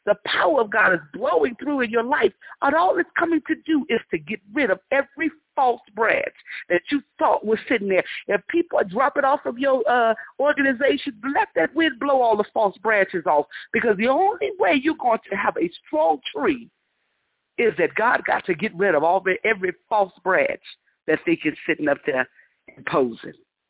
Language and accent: English; Las Vegas, Nevada, United States; I'm a city girl, I've been born and raised in Las Vegas, I ain't never really been anywhere outside of Vegas unless I had to go preach there.